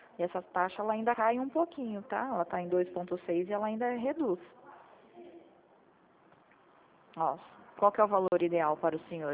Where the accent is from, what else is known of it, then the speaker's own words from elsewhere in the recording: São Paulo, Brazil; Eu sou de São Paulo.